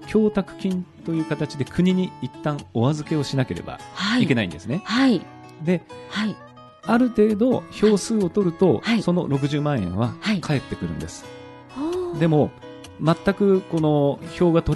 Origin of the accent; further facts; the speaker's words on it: Tokyo, Japan; also born or lived in Nagoya; 私は東京出身で